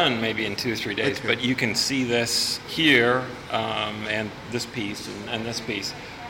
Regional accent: Canada; I'm from Canada

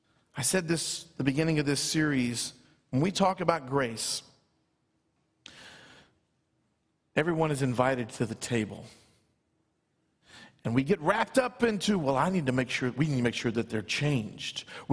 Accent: Louisiana, United States; I'm from South Louisiana, so we'd say y'all.

